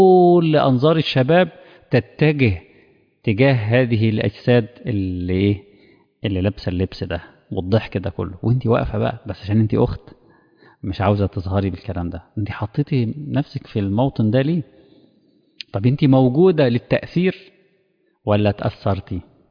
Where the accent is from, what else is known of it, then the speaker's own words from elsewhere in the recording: Cairo, Cairo Governorate, Egypt; كان مطعم مسمع جدا عندنا في القاهرة